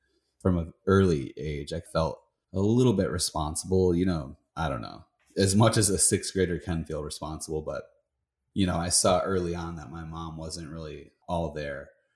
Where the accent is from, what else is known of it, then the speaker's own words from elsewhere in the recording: Michigan, United States; I grew up in Southwest Michigan, big family. We had 8 kids, 2 stepkids. Kind of grew up in the... not really rural. It was sort of like hugging right up against the lake.